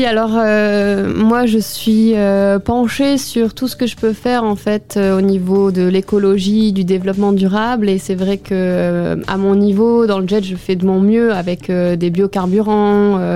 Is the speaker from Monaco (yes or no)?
yes; Monaco; personne ne m'a aidé, on va dire, enfin m'a intégré dans le projet parce que j'étais de Monaco ou n'importe quoi.